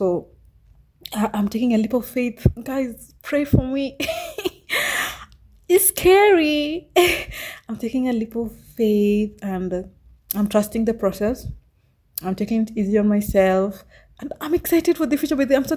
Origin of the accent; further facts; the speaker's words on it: Kisumu, Kisumu County, Kenya; born there; Yeah, I was born in Kisumu, by the way.